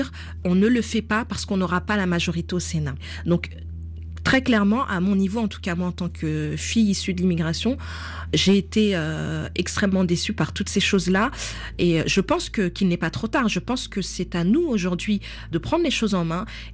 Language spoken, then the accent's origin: French; France; je suis française, je me considère comme telle